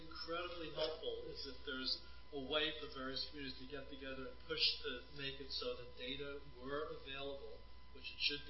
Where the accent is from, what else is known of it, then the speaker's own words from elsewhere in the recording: Boston, Massachusetts, United States; I mean, I'm from Boston, and I can tell you, the large majority of guns used by criminals in Boston come from outside of Massachusetts.